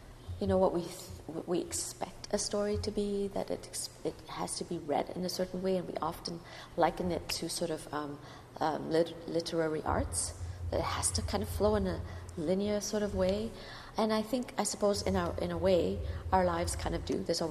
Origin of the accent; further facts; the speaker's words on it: Singapore; I'm from Singapore